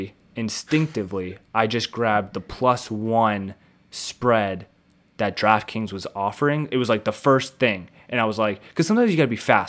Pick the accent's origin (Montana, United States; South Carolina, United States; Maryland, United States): Maryland, United States; Baltimore; I'm from Baltimore. I was born in Baltimore.